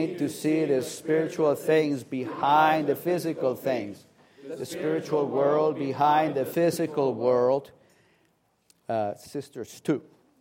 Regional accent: Newington, Connecticut, United States; I'm from Newington, Connecticut.

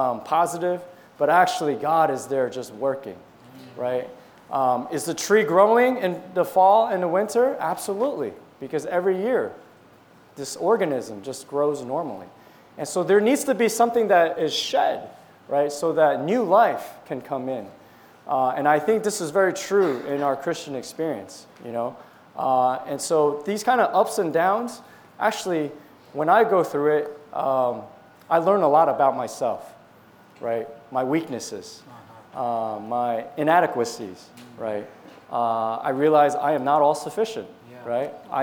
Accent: New Jersey, United States; And you all know I grew up in New Jersey.

